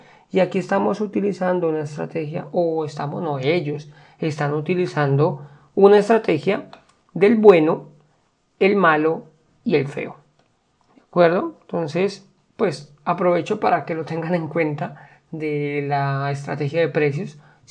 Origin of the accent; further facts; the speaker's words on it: Colombia; pues yo soy de Colombia